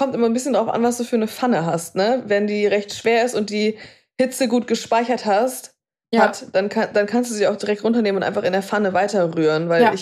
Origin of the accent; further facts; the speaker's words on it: Baden-Württemberg, Germany; born there; im Herzen bin ich eine kleine Schwäbin, gell? Ich bin ja im Schwarzwald geboren.